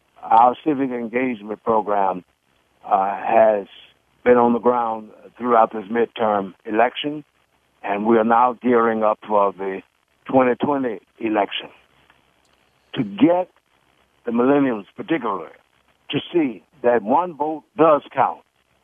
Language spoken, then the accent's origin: English; Mississippi, United States; And we're experiencing the same thing in Mississippi alone, my home state.